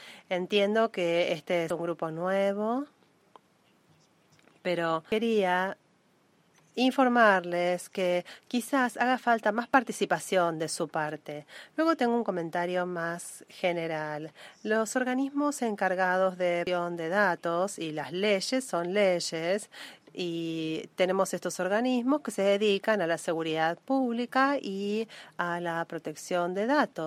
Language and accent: Spanish; Ghana; soy de Uganda, de Ghana, perdón.